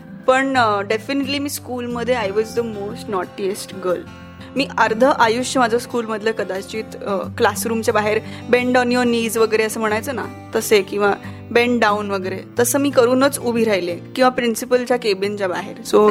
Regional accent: Pune, Maharashtra, India; born there; माझा जन्म पुण्यातलाच आहे. मी कृष्णा हॉस्पिटलमध्ये जन्माला आले, कोथरूडमध्ये

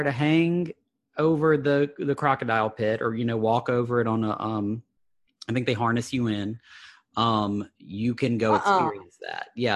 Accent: Louisiana, United States; Yeah, so we're from Louisiana, and we know about alligators.

